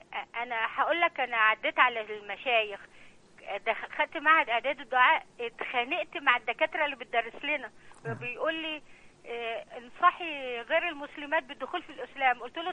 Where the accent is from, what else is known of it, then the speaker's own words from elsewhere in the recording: Mansoura, Dakahlia, Egypt; أنا من المنصورة.